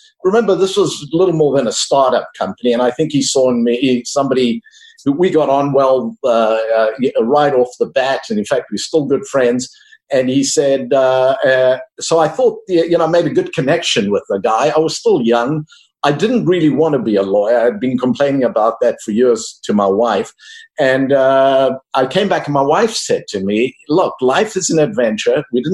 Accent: South Africa; now in United States; As you'll learn from my accent, I was born and raised in South Africa. I came here when I was about 30 years old.

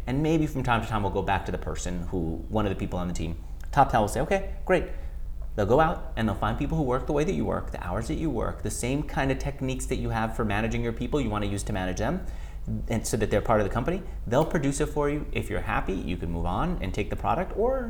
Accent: New York, United States; Now, I'm from New York, I talk very fast.

